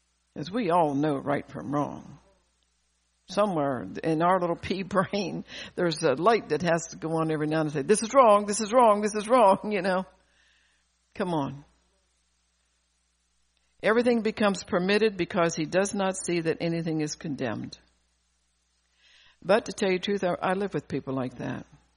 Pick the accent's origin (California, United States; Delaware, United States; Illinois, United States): Delaware, United States; you know I'm from Delaware and you're living in Florida